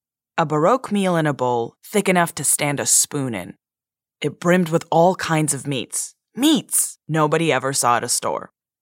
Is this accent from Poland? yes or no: no; Moscow, Russia; now in Queens, United States; I grew up in Soviet Moscow eating borscht.